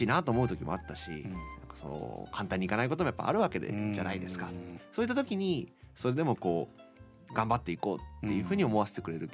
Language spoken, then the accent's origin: Japanese; Toyama, Japan; moved away; やっぱその自分のふるさとだなって思うのはすごいあって、なんだろう、別に富山をずっと意識して生きてるわけではなくても、うん、富山愛みたいなものは、うん、なんかこう逆にね外に行くことですごくこう、うん、意識することは増えたなって思いますね。